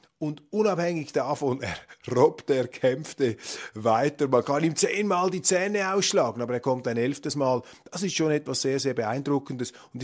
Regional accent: Switzerland; Ich meine, das muss man als Schweizer zur Kenntnis nehmen.

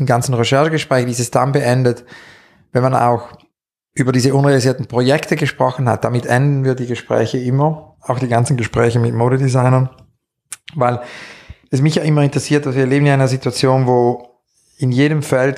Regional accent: Zurich, Switzerland; born there; ich bin eigentlich im Mai 68 geboren in Zürich

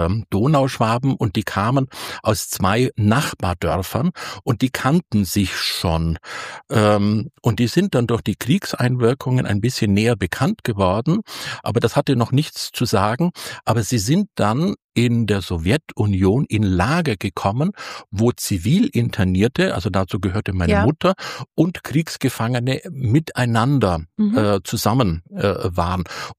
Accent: Bavaria, Germany; Aber so bin ich dann Jahre später dort auf die Welt gekommen und so bin ich Allgäuer geworden. Also das heißt, ich bin nicht wirklich richtiger Allgäuer, denn meine Eltern haben da keine Wurzeln, sondern wir sind Flüchtlinge.

